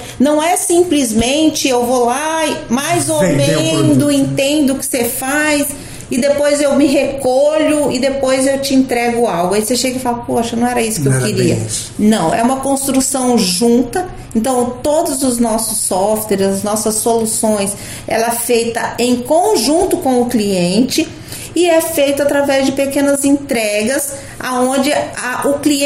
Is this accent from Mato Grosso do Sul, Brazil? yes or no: yes; Campo Grande, Mato Grosso do Sul, Brazil; born there; a gente nasceu aqui, viu, Zé? Muita gente, quando a gente nasceu em Campo Grande, Mato Grosso do Sul